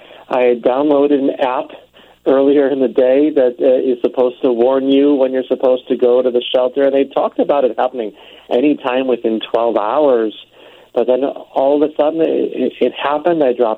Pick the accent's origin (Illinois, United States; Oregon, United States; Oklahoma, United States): Illinois, United States; Chicago; now in Israel; You know, I grew up in Chicago. I listened to you on US 99 all those years, and I never thought that I would experience a time like this where the entire country is threatened by missiles fired from Iran.